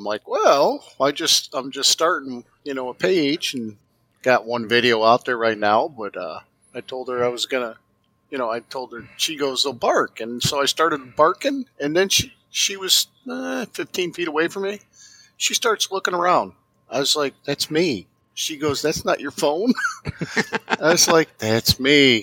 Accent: Manhattan, Illinois, United States; I am from Manhattan, Illinois. That's southwest of Chicago, about 60 miles. Or I was northwest of Kankakee.

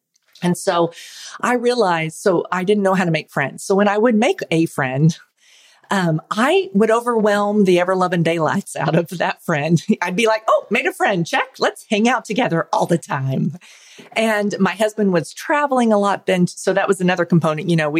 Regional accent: Oklahoma, United States; I grew up in Oklahoma, out in the country on O'Neill Lane. …

